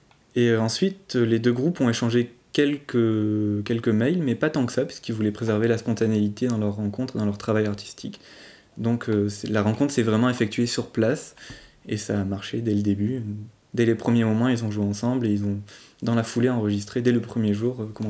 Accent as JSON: {"language": "French", "town": "Vinsobres", "region": "Auvergne-Rhône-Alpes", "country": "France", "said": "je suis originaire de Vinsobres"}